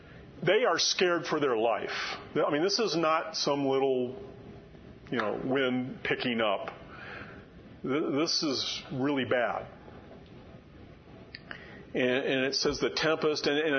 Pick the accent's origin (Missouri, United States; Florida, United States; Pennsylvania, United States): Florida, United States; I grew up in Florida every year.